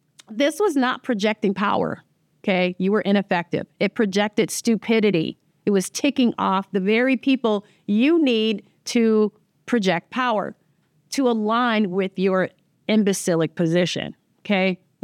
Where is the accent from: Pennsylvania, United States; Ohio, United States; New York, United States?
New York, United States; I've actually personally never been on it, even though I'm from New York, sad to say